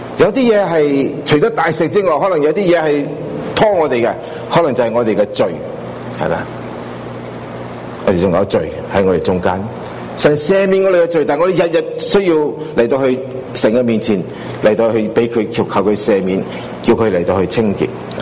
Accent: Hong Kong; 特别我哋系中国人，啊，好精啊！啊，做嘢好醒目嘅，同世界上面咁比啊，我哋香港人更加精

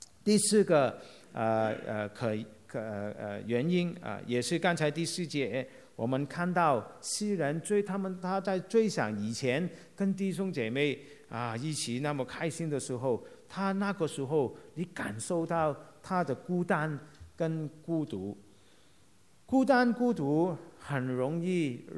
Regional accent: Hong Kong; now in United States; 或者是好像我从香港来美国的时候，

